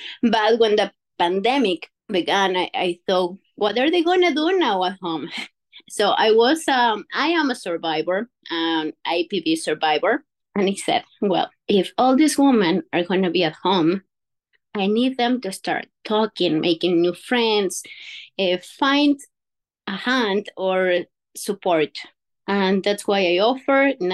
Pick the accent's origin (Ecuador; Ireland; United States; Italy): Ecuador; Quito, Pichincha; now in Canada; I'm from Quito, Ecuador. So this country is in South America. Well, I speak Spanish, English, trying to learn French. I have 3 kids.